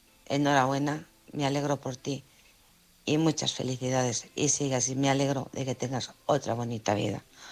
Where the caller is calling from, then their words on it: Alcorcón, Community of Madrid, Spain; de Alcorcón.